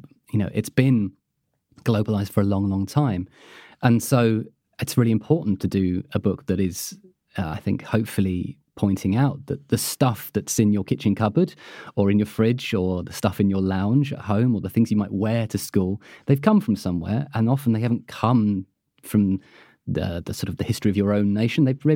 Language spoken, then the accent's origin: English; United Kingdom; And of course, being British, we're quite coy about toilets.